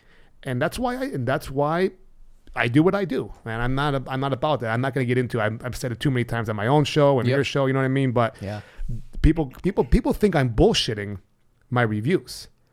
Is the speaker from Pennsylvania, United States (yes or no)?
yes; Old Forge, Pennsylvania, United States; I grew up in Old Forge, man.